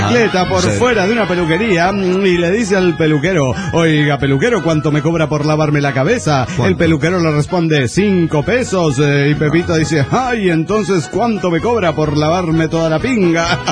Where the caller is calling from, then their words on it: Guadalajara, Jalisco, Mexico; de Guadalajara, Jalisco, México.